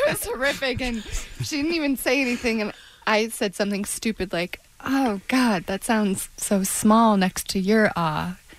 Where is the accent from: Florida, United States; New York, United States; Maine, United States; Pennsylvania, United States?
New York, United States; No, but I'm from the Adirondacks